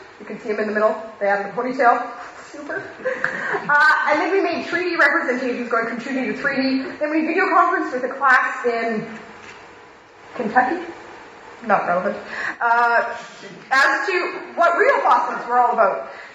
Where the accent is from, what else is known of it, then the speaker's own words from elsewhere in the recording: Canada; now in United Kingdom; I'm from Canada, and I have lived in Scotland for 3 whole weeks now.